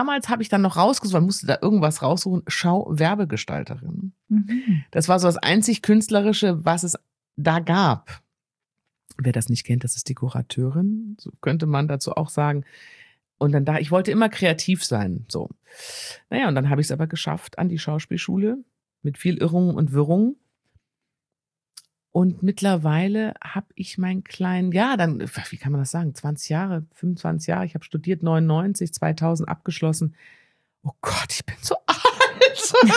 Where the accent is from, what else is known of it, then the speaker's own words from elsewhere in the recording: Düsseldorf, North Rhine-Westphalia, Germany; born there; ich komme ja aus Düsseldorf, ne? Gebürtig.